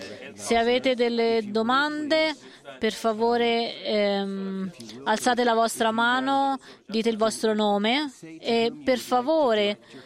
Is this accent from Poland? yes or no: no; Hungary; Io vengo dall'Ungheria, grazie mille per questa fantastica presentazione.